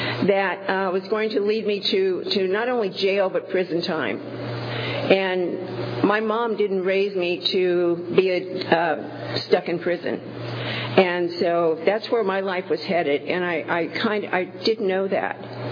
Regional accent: Ohio, United States; We were living in D.C. I was born and raised in Ohio. I was living in D.C.

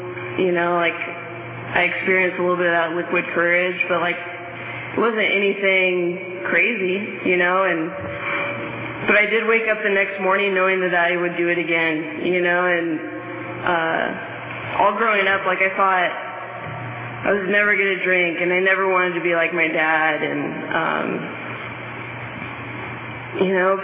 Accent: Fresno, California, United States; I was born and raised in Fresno.

